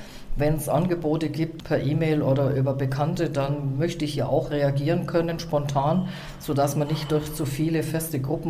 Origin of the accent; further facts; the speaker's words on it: Augsburg, Bavaria, Germany; Also ich bin hier in Augsburg geboren, 1944, und bin hier groß geworden, bis ich 20 Jahre war. Und dann bin ich eben heiratsbedingt weggezogen und bin erst 2007 wieder zurückgekommen.